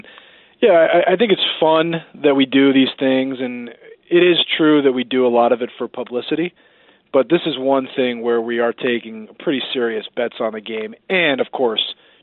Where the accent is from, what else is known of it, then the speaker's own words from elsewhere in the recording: McLean, Virginia, United States; I'm from McLean, Virginia.